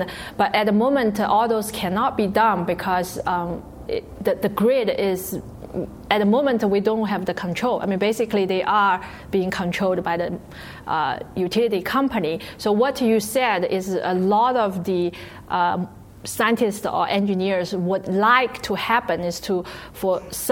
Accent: Singapore; now in United States; Because I come from Singapore, I actually, our government, they are very strict.

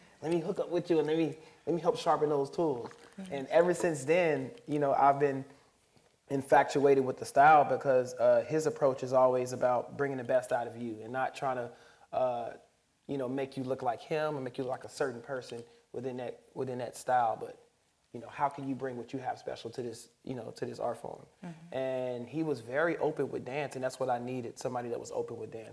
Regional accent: Memphis, Tennessee, United States; also born or lived in Chicago; I was born in Chicago, but raised in Memphis for most of my life. My family moved there when I was at a very young age

